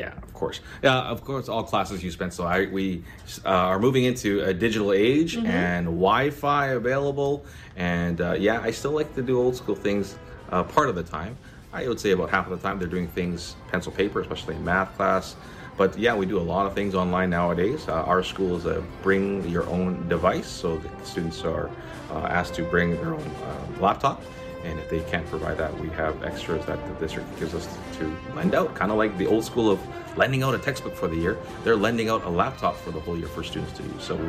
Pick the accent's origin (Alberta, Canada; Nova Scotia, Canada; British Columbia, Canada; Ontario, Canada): British Columbia, Canada; Vancouver; living and growing up in East